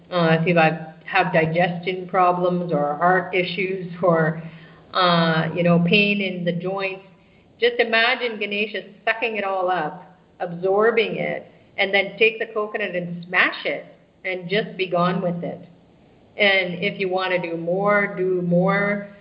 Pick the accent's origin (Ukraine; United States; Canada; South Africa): Canada; You know, going to the temple here, I'm, you know, Canadian, and so people always say, where are you coming from, ma'am? You know, when I say Canada, they just like, why are you doing these?